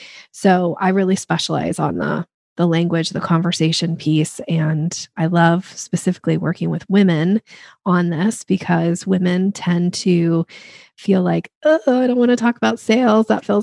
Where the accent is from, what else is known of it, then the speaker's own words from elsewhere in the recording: Boise, Idaho, United States; moved away as an adult; now in Seattle, United States; And then when I grew up in Boise, Idaho, and I moved in my early 20s, I think it was 20, I moved to the Seattle area and I got this job